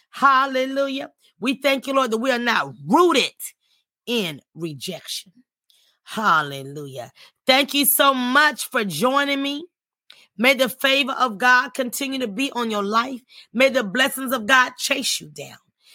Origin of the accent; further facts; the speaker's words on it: United States; born there; I was born in the United States. I have an accent.